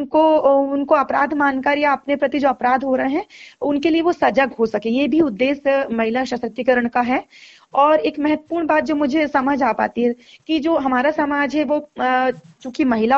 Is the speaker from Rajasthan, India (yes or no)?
no; Chhindwara, Madhya Pradesh, India; हम अपने जिले की हम बात करते हैं, हम छिंदवाड़ा जिले से हैं